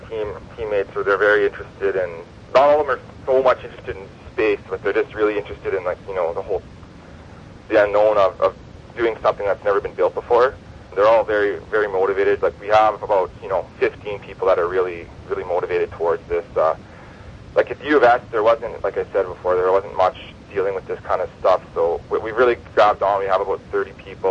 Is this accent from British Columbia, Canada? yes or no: no; Prince Albert, Saskatchewan, Canada; I'm from Prince Albert, Saskatchewan. It's an hour and a half north of Saskatoon here. I grew up on a farm